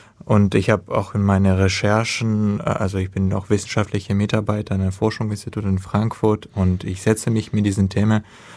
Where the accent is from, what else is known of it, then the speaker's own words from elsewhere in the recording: South Russia, Russia; meine Familie wohnt in einer Stadt fast an der Grenze zu der Ukraine und man bekommt das auch mit, zum Beispiel der Flughafen, meine Heimatstadt wurde gesperrt, wie in ganz vielen Städten im Süden Russlands.